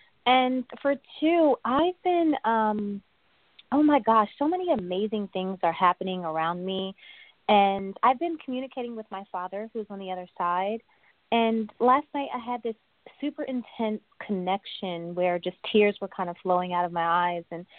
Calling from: Los Angeles, California, United States; I'm calling from Los Angeles.

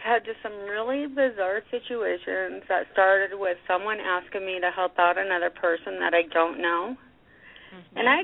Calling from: Alaska, United States

